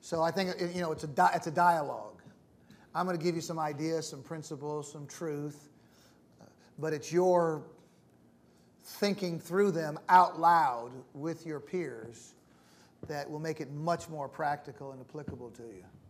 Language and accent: English; United States; now in Philippines; great question. I am an American, but I'm part Pinoy. I have lived here. I lived here 4 years, right across the street.